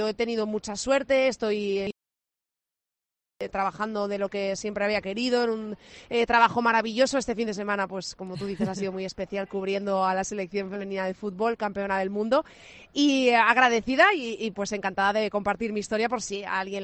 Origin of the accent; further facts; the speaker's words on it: Zamora, Castile and León, Spain; allí en mi ciudad, yo soy zamorana